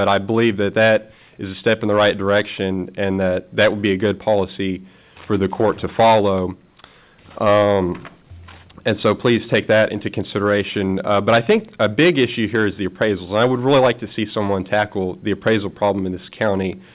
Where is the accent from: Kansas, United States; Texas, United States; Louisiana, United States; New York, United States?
Texas, United States; Willis; I'm from Willis, Texas, Precinct 1.